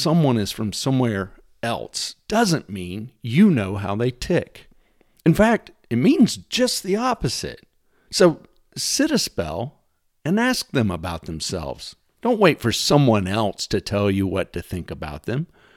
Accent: Texas, United States; I'm an individual, I'm a Christian, I'm a husband, I'm a father, and I'm a Texan.

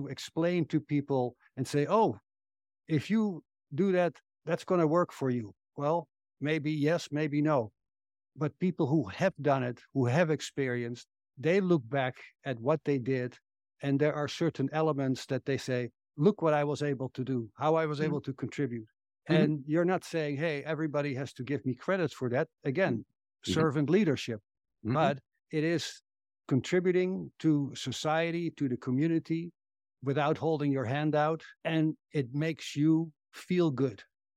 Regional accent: Netherlands; English is a second language; growing up in the Netherlands, there are no mountains in the Netherlands.

